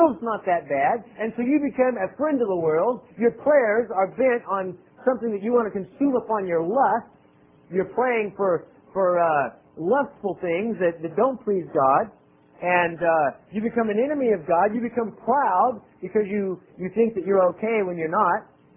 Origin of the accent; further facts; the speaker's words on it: Albuquerque, New Mexico, United States; When I was growing up in Triple Baptist Church of Albuquerque, New Mexico, the Jesus that I was presented, the gospel that I was taught, the religion that was handed to me, was compatible